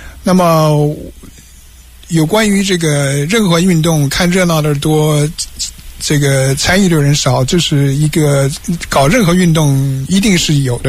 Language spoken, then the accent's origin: Chinese; Taiwan; 我是在台湾出生，不是在中国大陆出生，但是在台湾长大的。